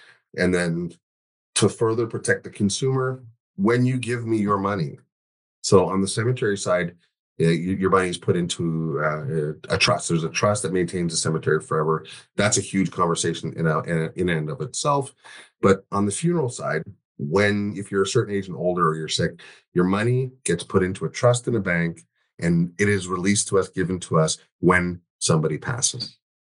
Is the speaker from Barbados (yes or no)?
yes; Barbados; Caribbean people, like I'm from Barbados